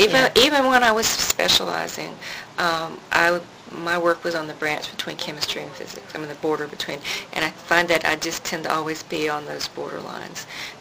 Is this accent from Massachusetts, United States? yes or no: no; Mississippi, United States; I'm from Mississippi, and it took me three books to do my home state because I was afraid I could never go home again.